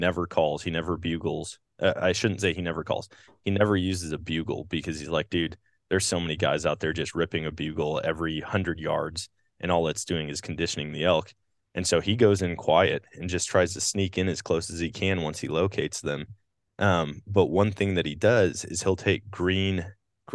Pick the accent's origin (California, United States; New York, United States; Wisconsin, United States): Wisconsin, United States; Cause I was the same way, you know, growing up in Wisconsin, I probably look like a fool.